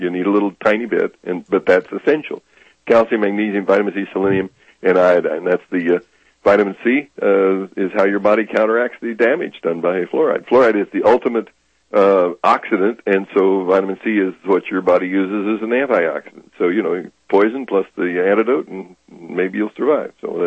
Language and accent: English; Kansas, United States; I was raised in Kansas.